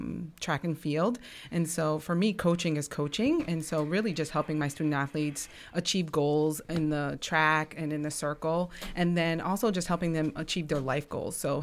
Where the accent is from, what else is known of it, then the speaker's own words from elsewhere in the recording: Saratoga Springs, New York, United States; also born or lived in Port Jervis, New York; I was raised in Saratoga Springs, New York.